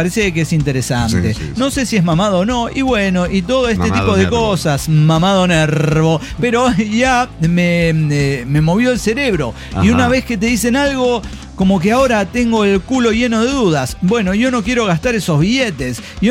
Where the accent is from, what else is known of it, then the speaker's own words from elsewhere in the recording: Potosí, Bolivia; de Potosí, Bolivia.